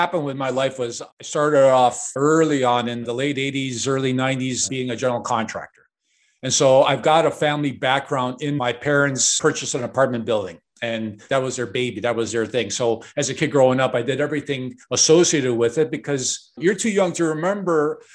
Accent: Chicago, Illinois, United States; I was brought up and raised in Chicago, and we lived in this one-bedroom apartment, the whole family, my younger brother, and myself.

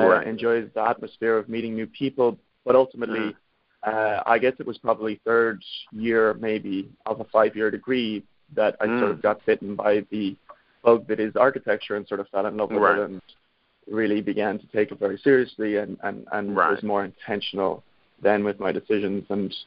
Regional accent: Ireland; I'm from Ireland, so I grew up in Ireland, and I studied architecture in Ireland.

